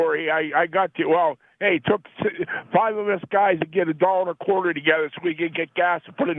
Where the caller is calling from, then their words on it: Nebraska, United States; Nebraska man.